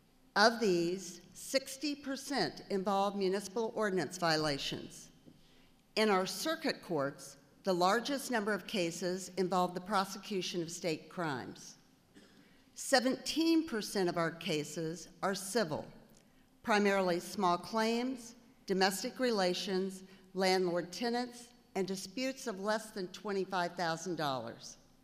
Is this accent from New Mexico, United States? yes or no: no; Nevada, Missouri, United States; I am from Nevada in the southwest corner of the state.